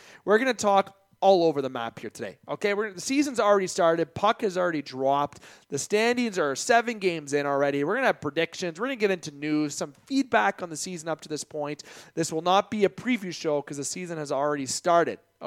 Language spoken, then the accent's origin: English; Canada; There are some complications with me being Canadian, that American show